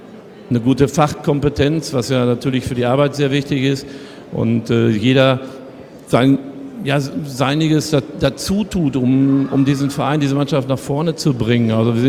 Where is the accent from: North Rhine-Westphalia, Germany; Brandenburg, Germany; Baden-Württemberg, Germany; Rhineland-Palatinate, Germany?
North Rhine-Westphalia, Germany; ich brauche vielleicht ein bisschen länger als Westfale